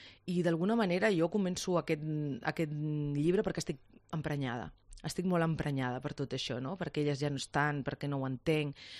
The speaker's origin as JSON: {"language": "Catalan", "town": "Córdoba", "region": "Andalusia", "country": "Spain", "tie": "born or raised there", "also_born_or_lived": "Barcelona", "said": "jo vaig néixer a Barcelona però vaig anar a viure de petita a Còrdoba"}